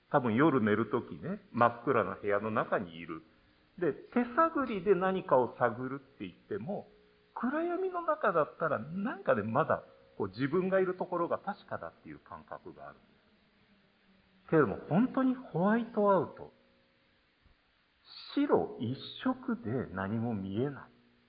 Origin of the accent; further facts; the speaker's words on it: Shizuoka, Japan; also born or lived in Akita; now in Omagari, Japan; 私この静岡出身ではありますけれども、静岡を離れた後半分以上の年月を雪国で過ごしてまいりました。で、特に今、まあ、未だ住んでいる大曲は秋田の中でも豪雪地帯の一つだと言われているところであり